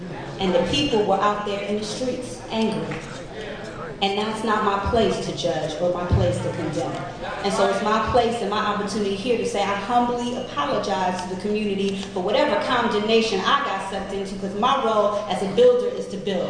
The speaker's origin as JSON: {"language": "English", "town": "Detroit", "region": "Michigan", "country": "United States", "moved": "yes", "lives_now": "Oakland, United States", "said": "I'm originally from Detroit, and it's been a long time that I've been here wondering where all y'all was at."}